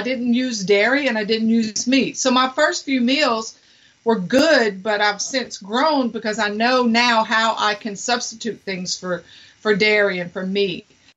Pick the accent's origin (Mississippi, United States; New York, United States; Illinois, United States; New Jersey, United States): Mississippi, United States; also born or lived in Louisiana; I'm from Mississippi and Louisiana. I'm a cook.